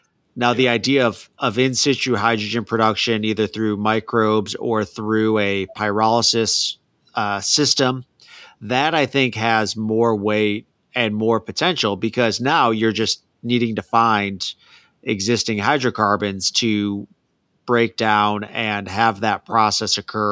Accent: Northern United States, United States; And I'm from the North, so I'm not used to all of these traditions and these traditional things for universities

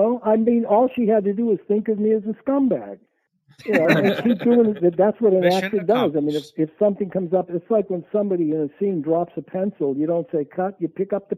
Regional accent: Massachusetts, United States; then coming back here for the winters, because I'm not going to spend a winter in Massachusetts. But I'm originally from Mass.

